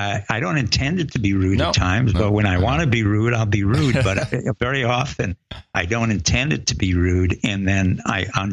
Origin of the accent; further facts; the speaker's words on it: Harlem, New York, United States; And I grew up in Harlem. So on 108th in Amsterdam, you know, I had this milieu around me, which was really rock and roll and black blues and rhythm.